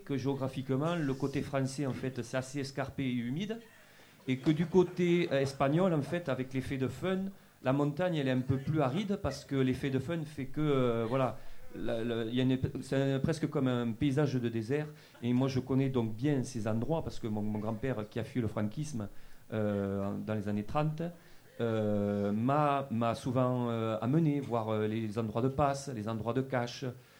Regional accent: Bagnères-de-Bigorre, Occitanie, France; Moi, je viens de Bagnères de Bigorre, on a la Dour.

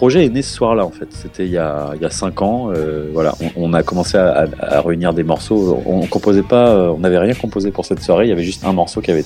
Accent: Nantes, Pays de la Loire, France; now in Bordeaux, France; Moi, j'ai beaucoup, enfin mes parents ont beaucoup déménagé. Moi, je suis nantais.

